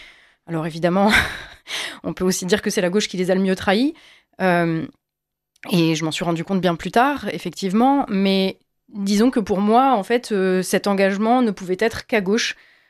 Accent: Longwy, Grand Est, France; also born or lived in Villerupt; j'ai grandi en Lorraine, j'ai grandi plus précisément d'ailleurs dans le nord de la Lorraine, d'abord à Villerue, puis à Longwy.

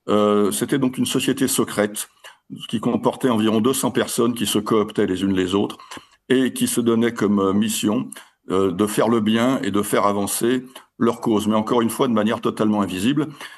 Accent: Lyon, Auvergne-Rhône-Alpes, France; Bon, vous savez que je suis lyonnais.

